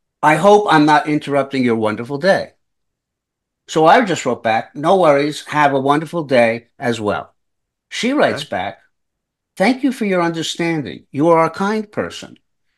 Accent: New York, United States; we celebrate because I'm from New York.

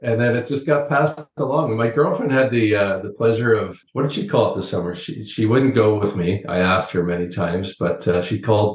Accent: Thunder Bay, Ontario, Canada; growing up in Thunder Bay, Ontario

